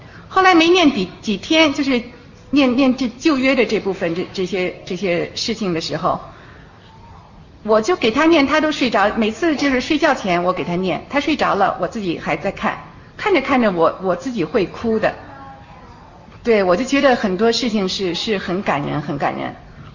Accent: China; 因为我从中国来的，家庭背景呢也不是说是基督徒的

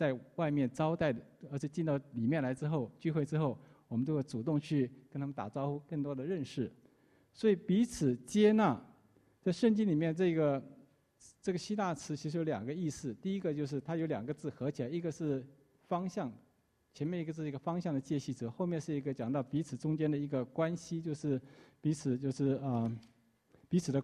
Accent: Taiwan; now in United States; 我是从台湾来的，很想那些朋友啊，然后呢语言能力也不这么强。

